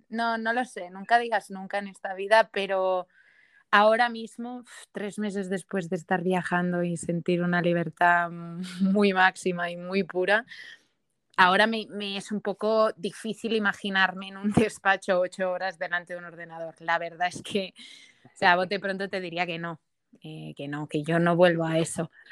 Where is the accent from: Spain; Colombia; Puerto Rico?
Spain; Barcelona, Catalonia; born there; es una chica que nace en Barcelona, bueno, cerquita de Barcelona, y nada, tengo 24 años, estudié Derecho.